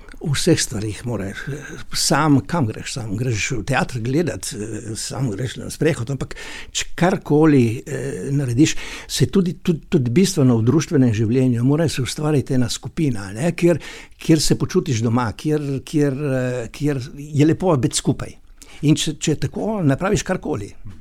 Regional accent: Littoral, Slovenia; Absolutno, mi smo Primorci, naši ej, široki in tako naprej, in potem italijanske te ali pa, ne

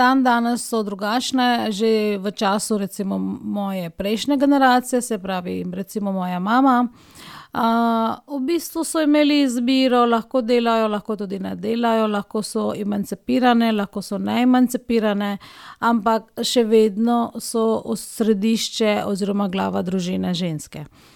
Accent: India; Slovenian is a second language; now in Slovenia; Indija je dežela, ki je sekularna, torej v Indiji enako živimo

